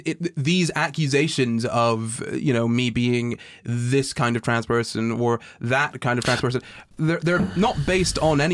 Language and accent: English; Scotland, United Kingdom; I'm Scottish.